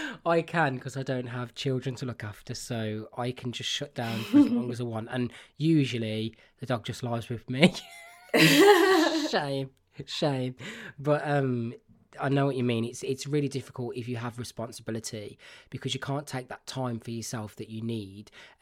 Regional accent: Birmingham, West Midlands, United Kingdom; I feel like I've got a really common accent. I was brought up in Birmingham, which is, you know, everyone hates the accent anyway

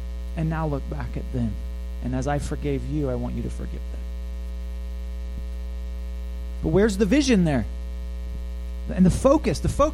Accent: Mid-South, United States; I'm sort of from the Mid-South, so I'll just say, we can sometimes come off as being everybody's best friend.

